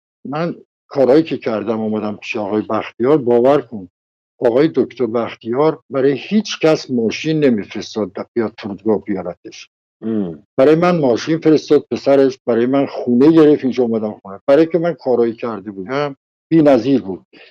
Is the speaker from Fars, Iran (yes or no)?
yes; Shiraz, Fars, Iran; من تو شیراز بزرگ شدم،